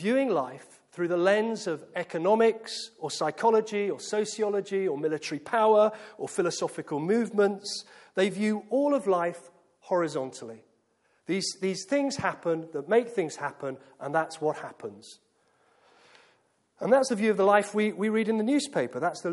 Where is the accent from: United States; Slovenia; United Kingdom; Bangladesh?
United Kingdom; I'm called a Welsh, I'm called a Scottish, and I'm half English. I could have played rugby for 3 out of 4 of the home nations.